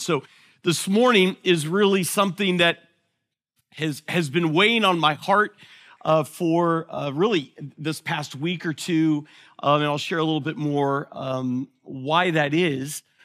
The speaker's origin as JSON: {"language": "English", "country": "United States", "accent": "American", "said": "and I hope you can understand through my thick American accent"}